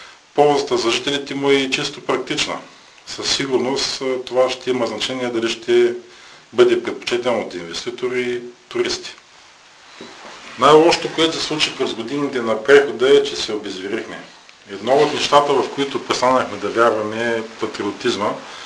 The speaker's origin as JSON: {"language": "Bulgarian", "town": "Gabrovo", "region": "Gabrovo Province", "country": "Bulgaria", "tie": "born or raised there", "said": "Винаги съм обичал родния си град, където я съм бил, за колкото и време да съм отсъствал от Габрово. Все ми е било хубаво да се връщам в него."}